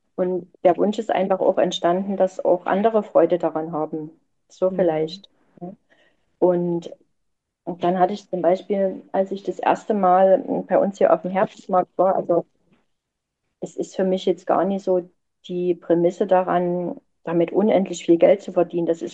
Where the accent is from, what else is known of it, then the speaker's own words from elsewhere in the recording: East Germany, Germany; Ich bin ja nur quasi in der DDR groß geworden als meine Pionierzeit.